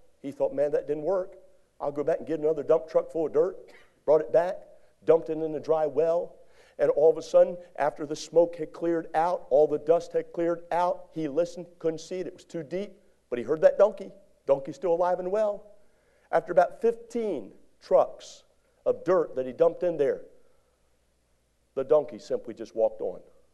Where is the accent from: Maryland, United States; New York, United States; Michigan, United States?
Maryland, United States; I'm from Maryland, so I was a Maryland ham.